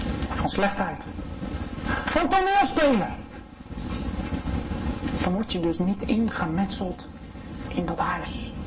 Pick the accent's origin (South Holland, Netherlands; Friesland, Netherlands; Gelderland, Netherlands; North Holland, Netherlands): South Holland, Netherlands; En ik kom uit de buurt van Rotterdam. En daar is het hele drassige grond.